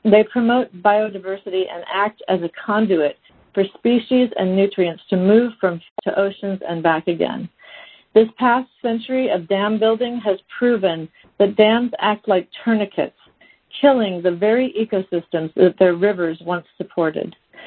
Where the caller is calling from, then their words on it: Seattle, Washington, United States; I'm calling from Seattle, Washington.